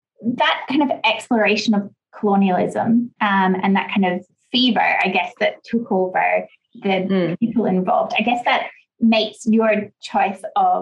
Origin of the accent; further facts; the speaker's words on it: United Kingdom; that might be because I am British as well.